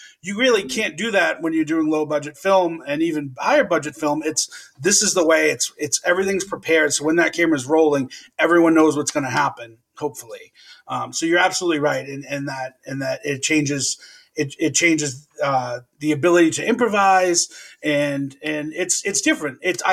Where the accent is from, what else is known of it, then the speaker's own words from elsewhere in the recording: Boston, Massachusetts, United States; accent: Boston; they wanted my Boston accent, which was cool, but I've been trained for so long to try to lose it and not act with my accent.